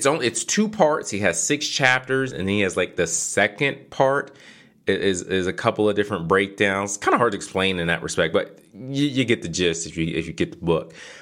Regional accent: Philadelphia, Pennsylvania, United States; now in Charlotte, United States; I grew up in Philadelphia. And one of the things growing up in Philadelphia, the city, I think at the time back in the 90s, was like 43% black.

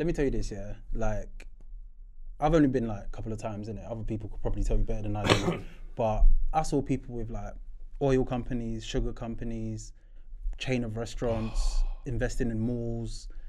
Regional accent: Kenya; I'll tell man I'm from Kenya, bro.

